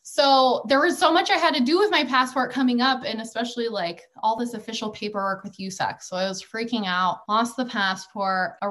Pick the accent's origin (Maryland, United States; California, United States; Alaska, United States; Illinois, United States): Alaska, United States; I'm originally from Alaska, so getting over to Europe is quite the long haul.